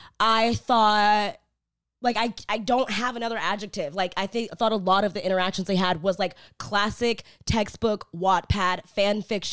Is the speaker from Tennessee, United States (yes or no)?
yes; Memphis, Tennessee, United States; We're from Memphis, Tennessee.